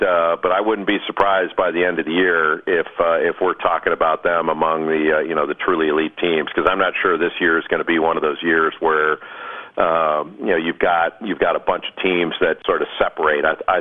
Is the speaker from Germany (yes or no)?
no; Los Angeles, California, United States; because I grew up in Los Angeles and I'm a gigantic Dodger fan.